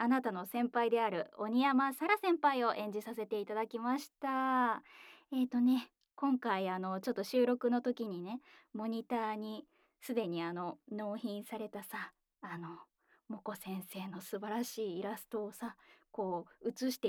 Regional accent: Kyoto, Japan; 私の出身地である京都府の京都弁の、鬼の末裔ということで

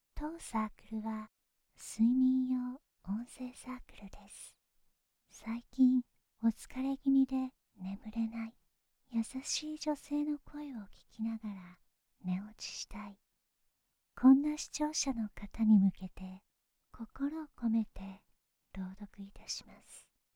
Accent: Tokyo, Japan; born there; 出身は普通に日本の東京で生まれましたが、英語のオープンな文化が好きだったり、異文化とかにずっと興味があったので、外国人と一緒に働いていたりもしました。

